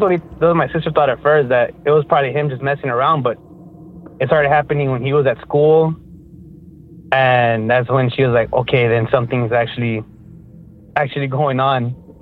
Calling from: McAllen, Texas, United States; Yeah, I'm calling from McAllen, Texas.

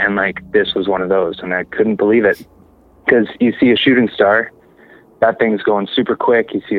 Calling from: Summerland, British Columbia, Canada; I'm calling from Summerland.

